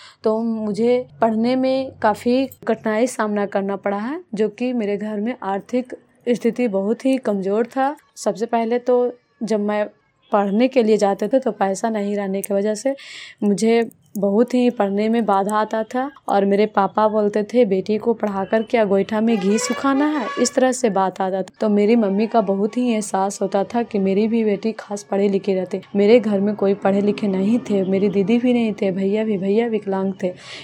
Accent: Bihar, India; और मैं प्रखंड चंडी माधोपुर गांव की रहने वाली हूँ

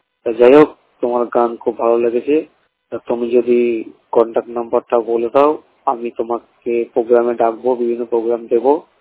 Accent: Murshidabad, West Bengal, India; আমি মুর্শিদাবাদ, আমার বাড়ি হচ্ছে মুর্শিদাবাদে।

